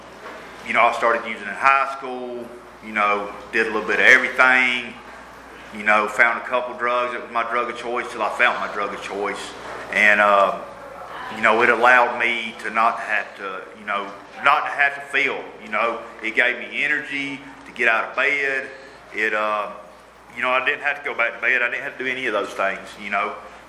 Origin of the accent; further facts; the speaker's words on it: Athens, Georgia, United States; I grew up in the country. I didn't know nothing about little city, and I mean, I'm from Athens. It ain't no big city.